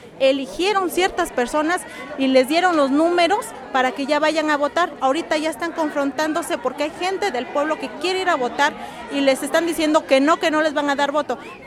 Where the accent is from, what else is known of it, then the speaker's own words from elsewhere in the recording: Oaxaca, Mexico; nosotros como oaxaqueños ya estamos hartos de que el sistema esté funcionando así